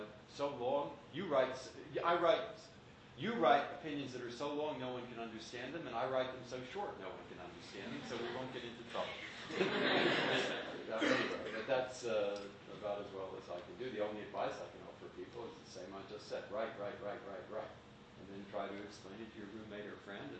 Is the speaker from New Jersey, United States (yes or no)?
no; San Francisco, California, United States; I grew up in San Francisco, pretty open, pretty democratic place, pretty tolerant place.